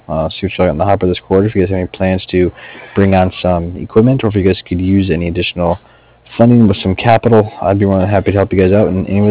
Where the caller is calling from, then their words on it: Cardiff, Wales, United Kingdom; I'm calling from Cardiff.